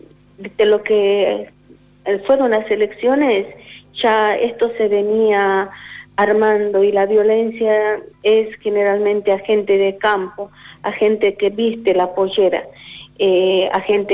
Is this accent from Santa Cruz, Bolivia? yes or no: no; Potosí, Bolivia; born there; Yo nací en Potosí. Ajá. Potosí, Bolivia.